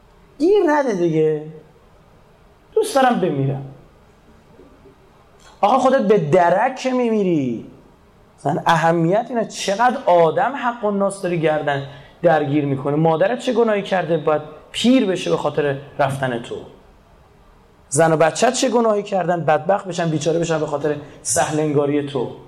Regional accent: Iran; یکم فکر کنیم ما ایرانیم

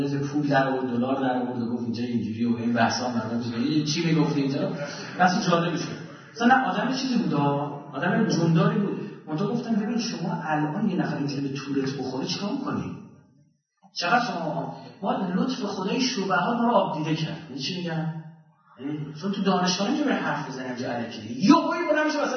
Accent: Iran; قبول دارید ما ایرانی هستیم

